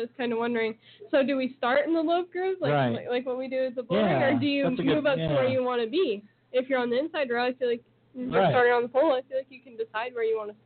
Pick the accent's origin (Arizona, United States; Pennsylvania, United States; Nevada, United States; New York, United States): Nevada, United States; Las Vegas; hey, we're from Vegas. Right. We're stuck in who knows where, Santa Quinn, Utah.